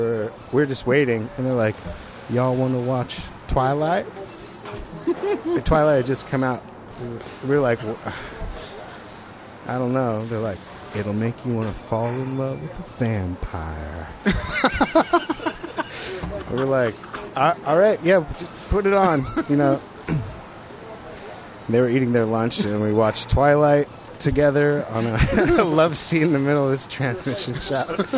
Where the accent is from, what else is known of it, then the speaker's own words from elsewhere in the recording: Portland, United States; We're like, yeah, we're from Portland.